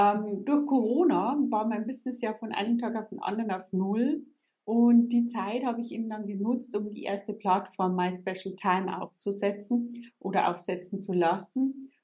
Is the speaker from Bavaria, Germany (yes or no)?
yes; Bavaria, Germany; Ich komme aus Bayern.